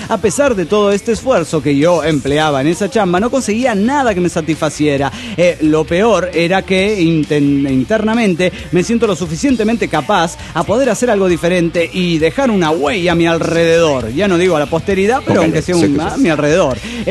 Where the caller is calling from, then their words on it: Panama; Hola niños … de Panamá.